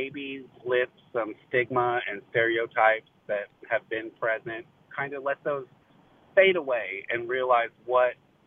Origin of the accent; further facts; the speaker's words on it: West Coast, United States; And I grew up on the West Coast where there's a lot of Pride festivals and everything, and so I really wanted that culture here because it's a sense of community and it's a great thing to have.